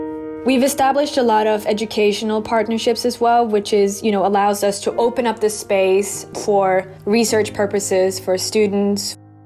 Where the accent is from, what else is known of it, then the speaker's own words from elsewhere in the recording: Oslo, Norway; to get it to Oslo, which is, you know, my hometown